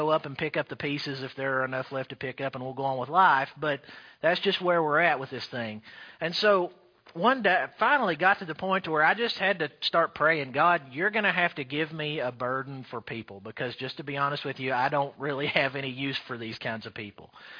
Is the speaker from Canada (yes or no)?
no; Tennessee, United States; I'm a pastor from East Tennessee, yada, yada, yada, so forth and so on.